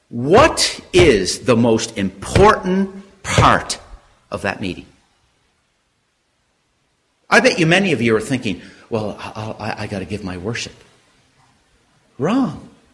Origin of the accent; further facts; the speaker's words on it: Canada; I come from Canada, as you know.